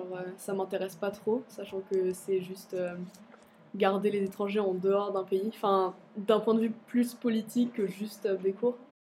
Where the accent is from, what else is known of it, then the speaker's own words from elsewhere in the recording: Meudon, Île-de-France, France; Je viens de Meudon.